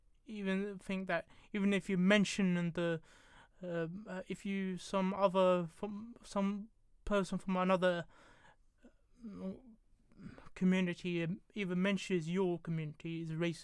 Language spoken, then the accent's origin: English; England, United Kingdom; I'm like Indian, yeah. I've got Indian family, but I'm born and bred in England